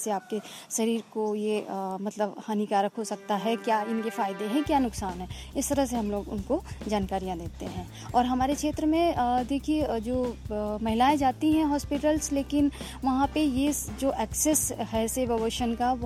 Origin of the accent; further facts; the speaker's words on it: Lucknow, Uttar Pradesh, India; मैं लखनऊ में अलीगंज में एक जगह है वहाँ से हूँ।